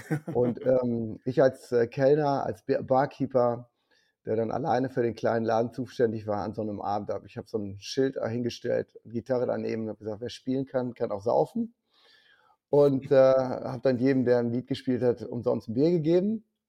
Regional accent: Rheda-Wiedenbrück, North Rhine-Westphalia, Germany; Ja, ich komme aus Reda-Wiedenbrück, das ist bei Gütersloh.

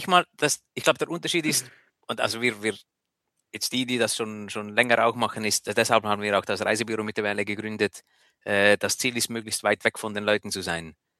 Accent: Switzerland; wenn ich sage, ich fahre Ski als Schweizer

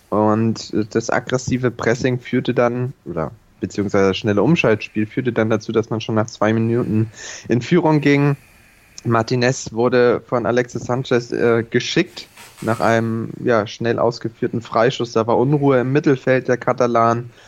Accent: Hamburg, Germany; wir Hamburger

